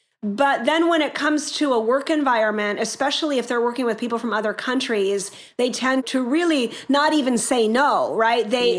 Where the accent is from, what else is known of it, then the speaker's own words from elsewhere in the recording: United States; now in France; I'm American, but my children born and raised in France, right?